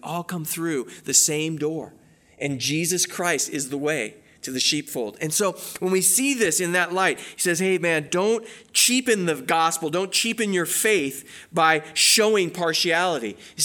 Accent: California, United States; And we grew up in Southern California.

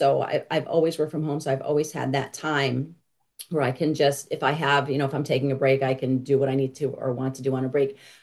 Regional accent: Connecticut, United States; now in Vermont, United States; So I live in Vermont. I grew up in Connecticut

